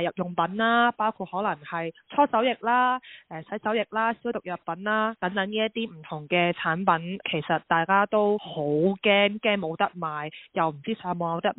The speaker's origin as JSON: {"language": "Cantonese", "country": "Australia", "said": "其实因为我哋澳洲人咧，由三月到而家都经历 level one、level three，"}